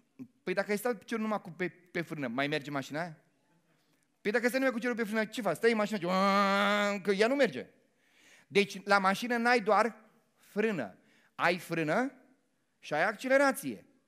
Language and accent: Romanian; Moldavia, Romania; Adică îmi dau seama că niște cuvinte nu sunt chiar mustăcească, da? Că sunt moldovean.